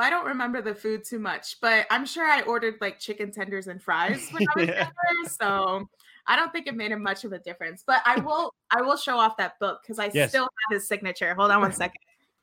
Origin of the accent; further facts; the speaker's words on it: New York, United States; Like growing up in New York and growing up in the Attitude Era where they were always in Madison Square Garden